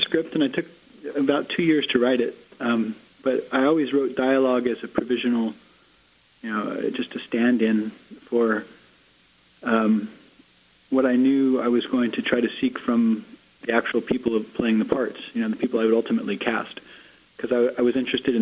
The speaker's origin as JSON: {"language": "English", "town": "Los Angeles", "region": "California", "country": "United States", "said": "No, I'm from Los Angeles, but I've traveled there for about a decade now."}